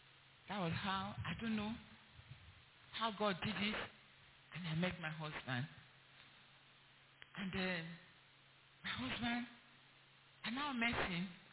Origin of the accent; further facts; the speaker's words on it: Ogun, Nigeria; I'm from Ogun State. So, that was where we met.